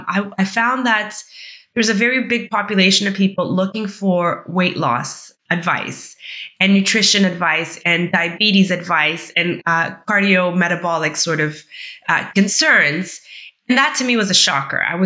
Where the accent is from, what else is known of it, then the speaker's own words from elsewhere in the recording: Canada; also born or lived in Mozambique; So I was raised in Canada, but I was born in Mozambique, which is a Portuguese-speaking country on the border of South Africa. It used to be a Portuguese colony back in the day. So my family is of mixed Portuguese and African heritage